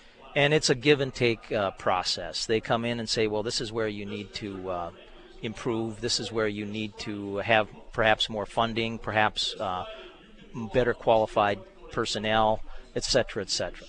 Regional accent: Bismarck, North Dakota, United States; Well, I grew up in Bismarck.

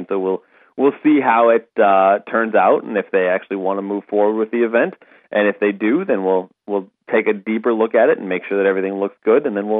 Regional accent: Iowa, United States; moved away; Yeah, I grew up in Northwest Iowa, and we would go to Kansas City Royals games all summer long, and we moved to Minnesota in 2003

